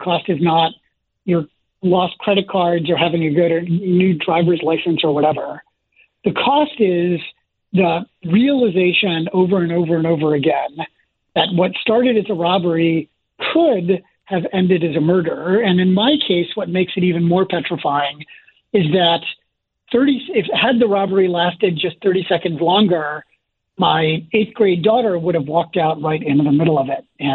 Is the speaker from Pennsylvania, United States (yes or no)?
yes; Philadelphia, Pennsylvania, United States; I grew up outside of Philly